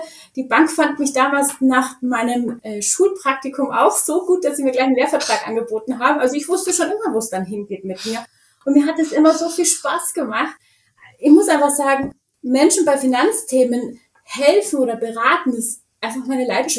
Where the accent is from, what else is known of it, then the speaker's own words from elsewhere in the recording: Munich, Bavaria, Germany; ich bin auf dem Oktoberfest aufgewachsen.